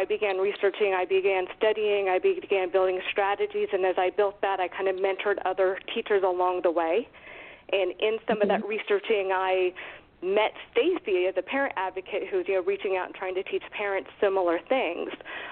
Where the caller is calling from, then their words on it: Ramstein, Rhineland-Palatinate, Germany; I'm actually calling from Ramstein, Germany, so it's 2:30 in the morning here.